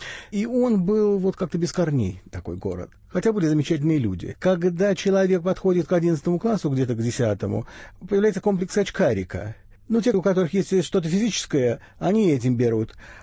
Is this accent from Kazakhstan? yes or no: no; Zaporizhzhia, Zaporizhzhia Oblast, Ukraine; Я вырос в Запорожье. Ну, какой это город был? Это был очень типичный советский город.